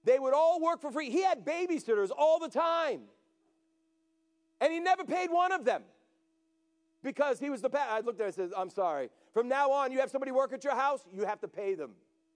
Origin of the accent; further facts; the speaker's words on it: New England, United States; I'm from New England. My dad was a contractor.